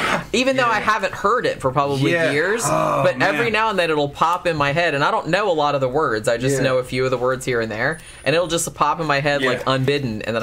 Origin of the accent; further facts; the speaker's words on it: Daytona Beach, Florida, United States; I'm kind of growing up in Daytona Beach, I had that all like leashed out of me.